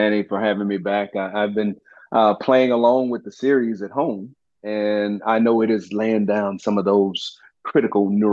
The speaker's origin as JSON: {"language": "English", "region": "Texas", "country": "United States", "said": "You know, I'm a Texan."}